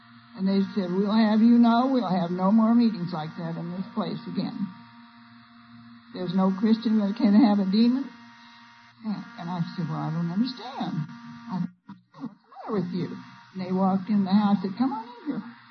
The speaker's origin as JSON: {"language": "English", "region": "Illinois", "country": "United States", "tie": "born or raised there", "also_born_or_lived": "Missouri", "lives_now": "California, United States", "said": "Now, I love Southern California. I grew up in Illinois and Northern Missouri, and I didn't like the weather there"}